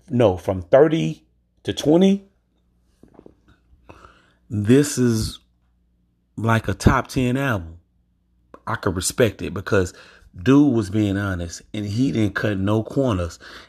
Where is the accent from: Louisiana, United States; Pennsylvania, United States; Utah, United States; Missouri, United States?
Louisiana, United States; Bastrop; also born or lived in Elgin, United States / Chicago, United States; now in Rockford, United States; I'm in Rockford, Illinois. I'm from Bastrop, Louisiana. The home of the Hustlers, by the way.